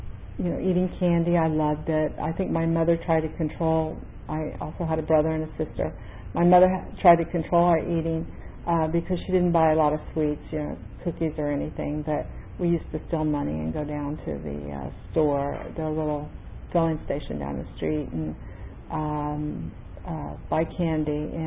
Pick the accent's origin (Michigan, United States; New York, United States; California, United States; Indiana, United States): Indiana, United States; And I grew up in Indiana, and I was a pudgy kid.